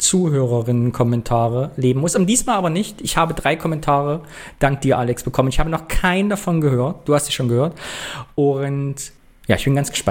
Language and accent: German; Thuringia, Germany; now in Bernau, Germany; Aber ich bin Thüringer.